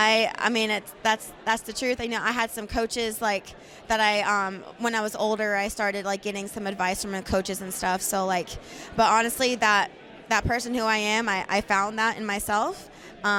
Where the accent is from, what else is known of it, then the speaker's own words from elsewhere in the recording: Tennessee, United States; because, you know, I'm from Tennessee. Like, I didn't even know what California was. I've never been there.